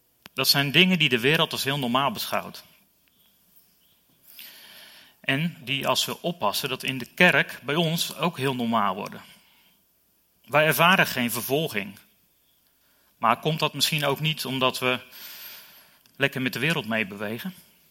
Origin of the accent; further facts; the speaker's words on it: Werkendam, North Brabant, Netherlands; ik ben opgegroeid in Werkendam, dat is een beetje de Bijbelbelt van het zuiden, zeg maar.